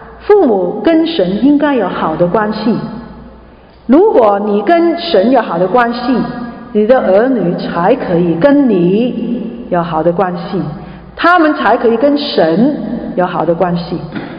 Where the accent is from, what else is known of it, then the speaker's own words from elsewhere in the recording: Hong Kong; 我南方人，我是香港来的，我们的家里面传统不一样，